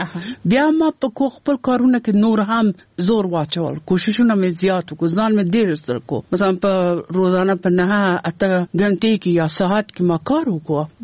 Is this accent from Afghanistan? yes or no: yes; Afghanistan; زه یو افغان یم،